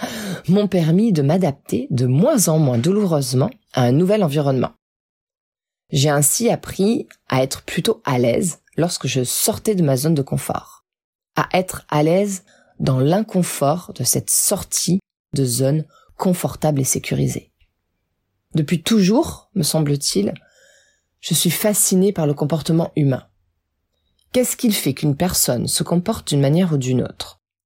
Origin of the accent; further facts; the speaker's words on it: France; accent: French; also born or lived in Laval, Canada; now in Canada; l'école où j'allais, à Laval, qui est une région francophone, les autres enfants se moquaient de mon accent français.